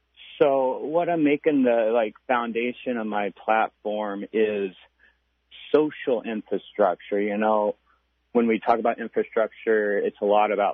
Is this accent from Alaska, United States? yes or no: yes; Alaska, United States; I'm 35 years old, born and raised in Alaska. My dad was a trooper and my mom was a nurse, so we moved all around the state growing up. I lived up on the slope and Anchorage, Fairbanks